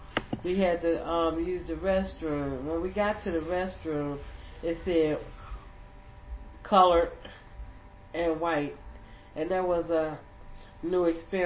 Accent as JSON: {"language": "English", "town": "Philadelphia", "region": "Pennsylvania", "country": "United States", "tie": "born or raised there", "said": "I was born on May 27th, 1951, in Philadelphia, Pennsylvania."}